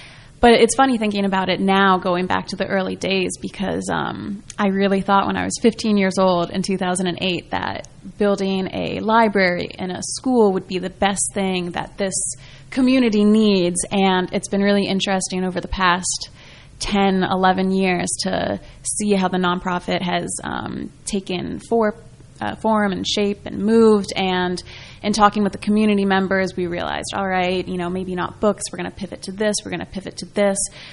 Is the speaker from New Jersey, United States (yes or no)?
yes; Basking Ridge, New Jersey, United States; I'm thinking, you know, from Basking Ridge, New Jersey. I'm not thinking from Bukoba, Tanzania.